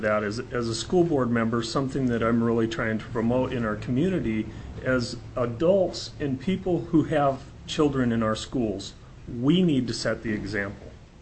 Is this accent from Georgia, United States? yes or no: no; Ketchikan, Alaska, United States; I'm from Ketchikan. I was recently elected to the school board there.